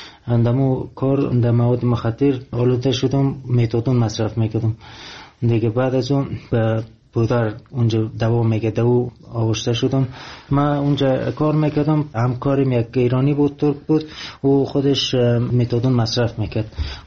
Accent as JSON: {"language": "Persian", "country": "Afghanistan", "also_born_or_lived": "Iran", "said": "من افغانی هستم"}